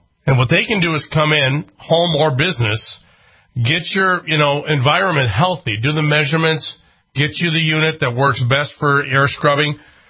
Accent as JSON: {"language": "English", "town": "Twin Cities", "region": "Minnesota", "country": "United States", "tie": "born or raised there", "said": "I grew up in Minnesota, grew up in the Twin Cities. We had a cabin in Brainerd."}